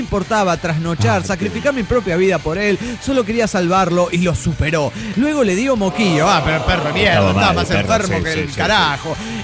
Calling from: Guadalajara, Jalisco, Mexico; de Guadalajara, Jalisco, México.

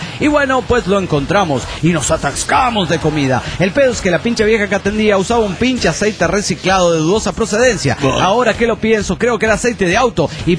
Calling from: New York, United States; de New York.

